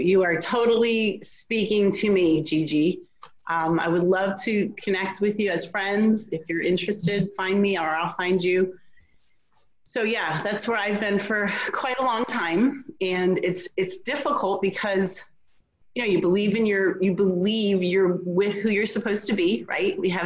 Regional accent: Pennsylvania, United States; now in Georgia, United States; I'm from Pennsylvania. Most of my family is in the Northeast. I now live in Georgia.

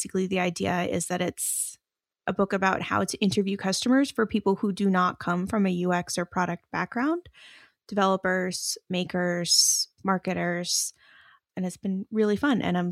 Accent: United States; now in Denmark; As you mentioned, I live in Denmark, though you can probably hear I am originally American.

